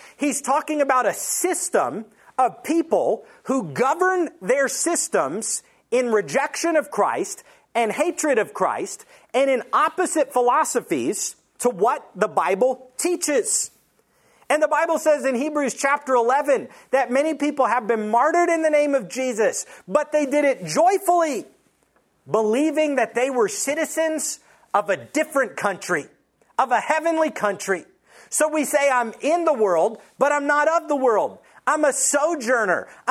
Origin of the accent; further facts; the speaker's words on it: Texas, United States; As an American, as a Texan